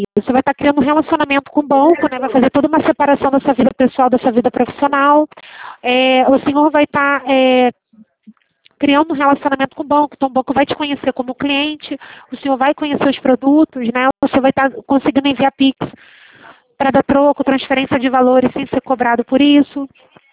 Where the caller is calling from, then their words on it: Rio de Janeiro, Brazil; Eu falo do Rio de Janeiro, falando do Brasil inteiro.